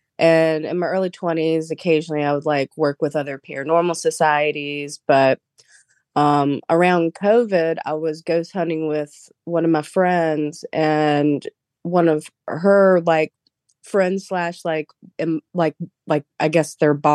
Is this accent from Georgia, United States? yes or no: yes; Tybee Island, Georgia, United States; but had some really terrifying experiences growing up on Tybee Island.